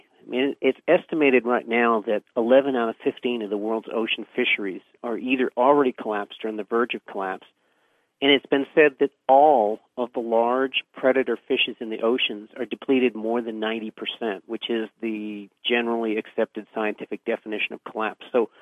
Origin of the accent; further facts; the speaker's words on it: New York, United States; Where I grew up in the East Coast in the Adirondack Mountains, all of the beautiful lakes that were abundant backcountry fishing and trout fisheries when I was a kid